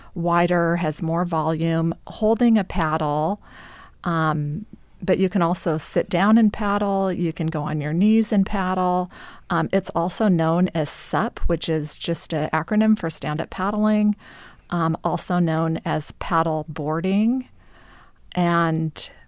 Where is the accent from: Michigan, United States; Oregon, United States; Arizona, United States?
Oregon, United States; Astoria; also born or lived in Napa; Well, I am a native of Astoria. I grew up in Astoria. I graduated from Astoria High School.